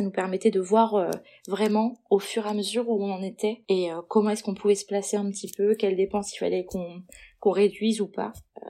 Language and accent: French; Perpignan, Occitanie, France; born there; puisque moi je suis née à Perpignan.